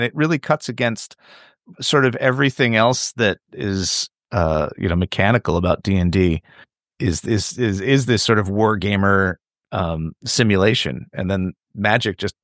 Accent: United States; as an American, there's such a sharp contrast between, you know, US and English UK fantasy art.

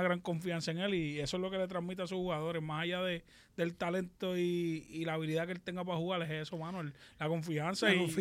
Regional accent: Puerto Rico; nosotros como boricua estar orgullosos

